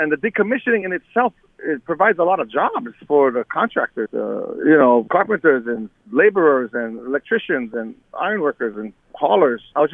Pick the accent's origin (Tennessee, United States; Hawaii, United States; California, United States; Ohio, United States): Hawaii, United States; I'm a Hawaiian, too.